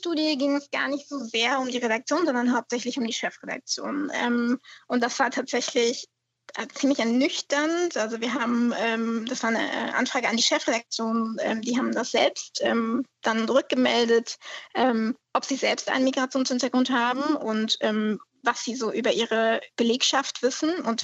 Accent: Germany; ich bin ja auch Deutsche

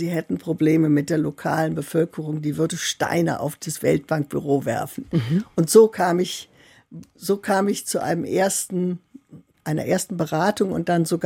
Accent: Rhineland, Germany; also born or lived in Koblenz / Bonn; Und ich bin dann im Rheinland groß geworden

